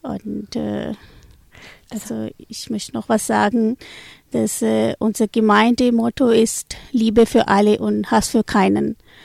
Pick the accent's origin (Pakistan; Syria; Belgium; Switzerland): Pakistan; German is a second language; now in Reutlingen, Germany; Ja, ich bin aus Pakistan und wir sind aus Ahmadiyya-Muslim-Gemeinde.